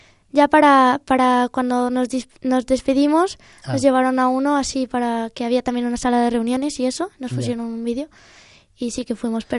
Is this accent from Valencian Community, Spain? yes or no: yes; Elche, Valencian Community, Spain; yo como soy de Elche